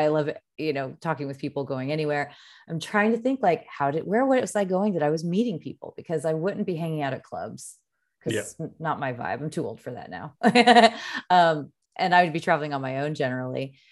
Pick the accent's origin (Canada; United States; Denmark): United States; San Diego, California; And again, I'm from San Diego, which kind of started that whole thing.